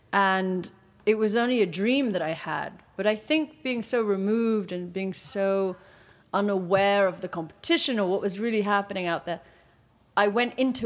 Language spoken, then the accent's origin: English; Portugal; And I grew up in Portugal, but we'd go back every, you know, for so it's a 2-hour flight, so you're back a lot.